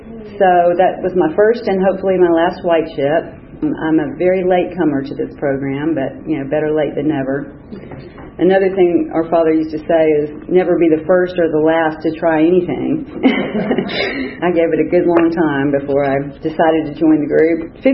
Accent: Memphis, Tennessee, United States; I grew up in Memphis, Tennessee in the mid-50s, and I'm the second oldest of five children.

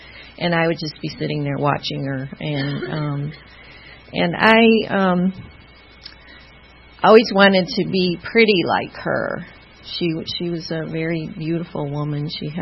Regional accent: Jamestown, New York, United States; born there; I was born in 1958. I was born in Jamestown, New York. That's why I have this funny accent.

